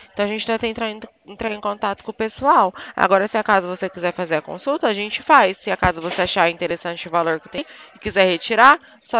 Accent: Bebedouro, São Paulo, Brazil; Oh, eu sou de Bebedouro.

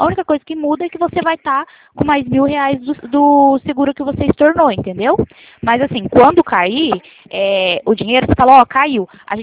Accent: Presidente Prudente, São Paulo, Brazil; Eu sou de Prudente

